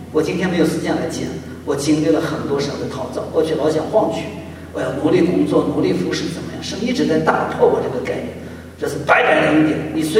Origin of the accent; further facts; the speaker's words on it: China; 我中国人也是这样